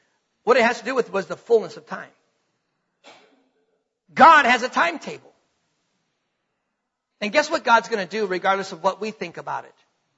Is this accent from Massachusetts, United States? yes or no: no; North Dakota, United States; I was born and raised in North Dakota. The heartland, right? Farms and fields. I was born in a small town, less than 1,200 people. Moved to a big town of 8,000.